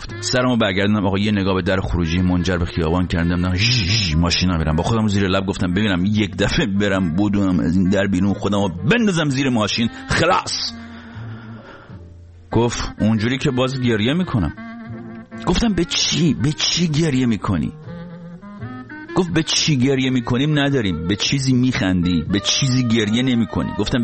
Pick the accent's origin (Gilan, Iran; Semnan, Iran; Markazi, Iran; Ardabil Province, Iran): Gilan, Iran; Rasht; من خودم چون رشتی هستم اوکیه